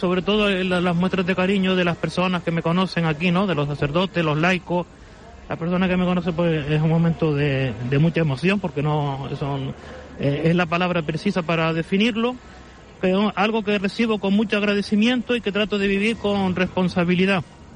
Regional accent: Valsequillo, Canary Islands, Spain; Yo soy de Valsequillo.

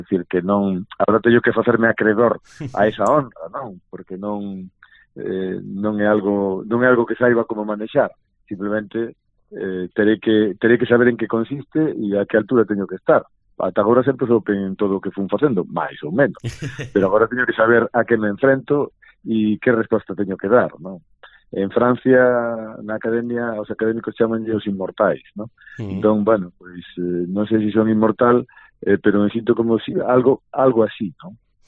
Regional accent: Ribadeo, Galicia, Spain; Neste caso, non son da vila, son da aldea. Tamén hai que decirlo

